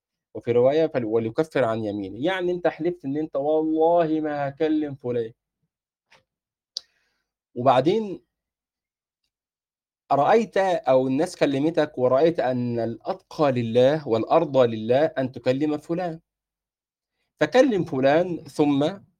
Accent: Egypt; ودي من الألفاظ اللي بنقول لك إيه في الفلاحي عندنا في مصر

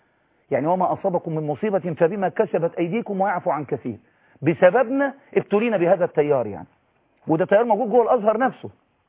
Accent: Egypt; ده انا مواطن مصري مسيحي

